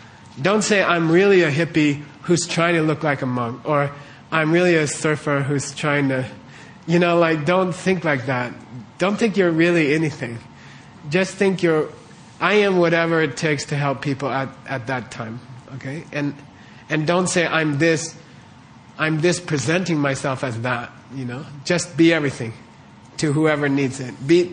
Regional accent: Manhattan, New York, United States; I'm American, you know?

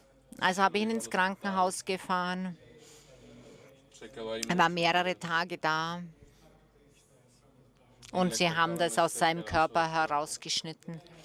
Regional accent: United States; German is a second language; Und ich bin Amerikaner

